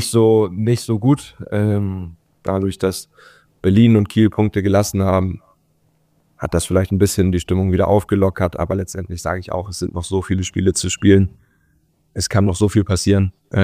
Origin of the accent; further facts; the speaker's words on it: Denmark; ich bin in der deutschen Minderheit in Dänemark aufgewachsen. Das heißt, ich bin zu einer deutschen Schule in Dänemark gegangen, die ersten 9 Jahre. Bin danach dann auf eine dänische Schule gegangen. Aber ich bin zweisprachig aufgewachsen, Deutsch und Dänisch. Meine Eltern sind Deutsche.